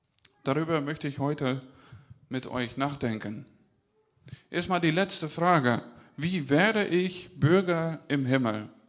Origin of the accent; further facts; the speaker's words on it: Netherlands; Meine Heimat ist Holland. Vor dem Fall, dass ihr mir nicht glaubt, habe ich meinen Reisepass mitgebracht. Guck, Koninkrijk der Nederlanden steht drauf.